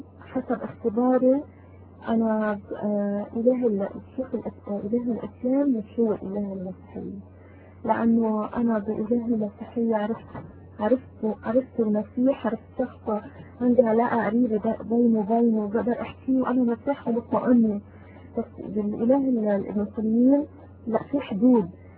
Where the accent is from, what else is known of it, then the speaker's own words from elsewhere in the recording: Lebanon; أنا مش من سوريا، أنا من لبنان، أنا لبنانية.